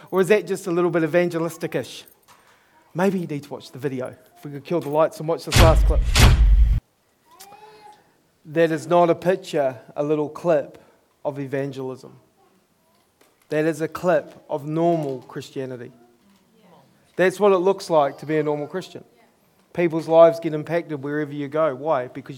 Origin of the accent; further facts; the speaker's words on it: New Zealand; I'm from New Zealand.